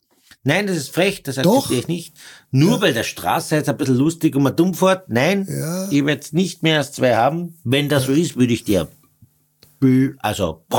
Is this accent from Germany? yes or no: no; Austria; bei uns in Österreich